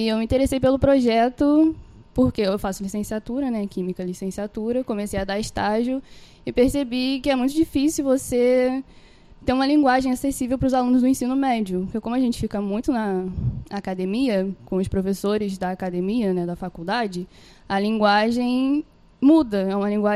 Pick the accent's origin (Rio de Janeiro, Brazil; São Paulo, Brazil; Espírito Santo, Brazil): Rio de Janeiro, Brazil; Petrópolis; eu sou de Petrópolis, entrei na Rural em 2016, estou aqui no sétimo período.